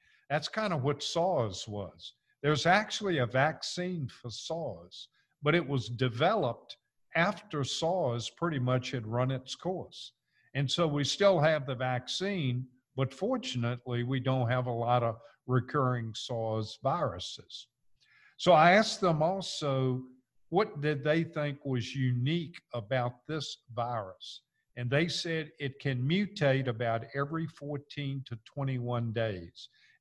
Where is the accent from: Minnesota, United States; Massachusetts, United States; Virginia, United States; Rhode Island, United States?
Virginia, United States; accent: crazy; also born or lived in Georgia; I was born and raised in Virginia, lived in Georgia, so I have a crazy accent.